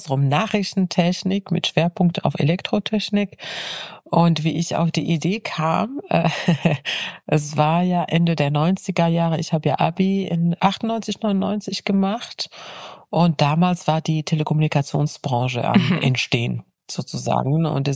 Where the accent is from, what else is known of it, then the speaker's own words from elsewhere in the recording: Morocco; Ich bin ja in Marokko geboren und aufgewachsen